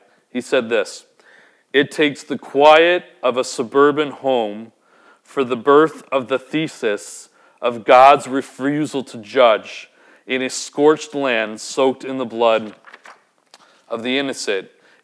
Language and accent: English; Vancouver, British Columbia, Canada; I'm from Vancouver and we like all animals and all that kind of thing.